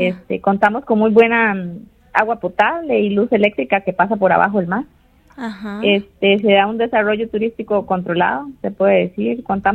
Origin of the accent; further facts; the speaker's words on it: Isla Venado, Puntarenas, Costa Rica; uno dice, vengo de Isla Venado, y la gente asombra y dice, ¿y a dónde es eso?